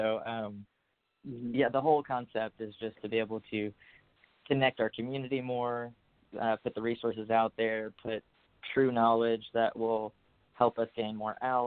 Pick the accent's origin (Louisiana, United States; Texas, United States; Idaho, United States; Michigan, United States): Louisiana, United States; now in Tennessee, United States; so I'm 24 years old. I live in Tennessee, so, you know, in the middle of the Bible Belt. But I'm originally from Louisiana